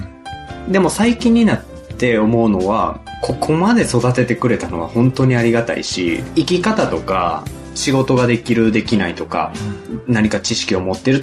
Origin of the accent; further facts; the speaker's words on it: Minoh, Osaka, Japan; もうずっと大阪生まれ大阪育ちで、生まれは箕面ですね。